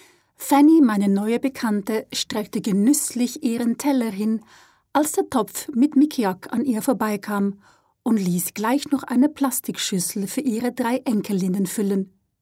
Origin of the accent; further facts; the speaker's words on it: Switzerland; Denn auch ich als Schweizerin mag es gar nicht, wenn man mich überraschend besucht.